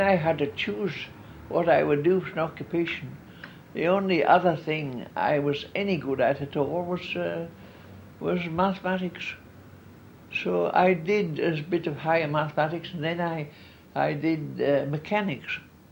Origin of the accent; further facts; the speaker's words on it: Bishopwearmouth, North East England, United Kingdom; born there; We're North Country. I was born in Bishop Bramuth, which is a village in Durham and is now a part of Sunderland. And if I tell you, it was 94 years ago.